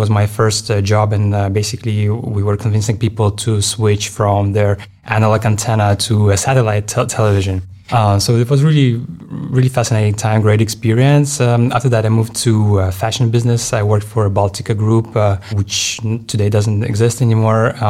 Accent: Estonia; I'm originally actually from Estonia, but funny fact, my dad, he's Latvian, so

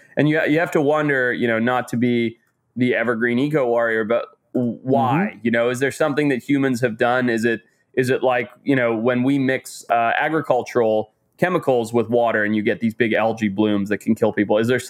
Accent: Zimbabwe; I remember very proudly, speaking of Zimbabwe a lot here, my home country was the first one.

